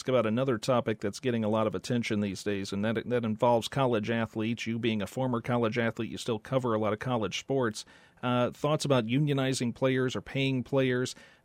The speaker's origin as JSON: {"language": "English", "region": "Illinois", "country": "United States", "tie": "born or raised there", "said": "both of us growing up in Southern Illinois"}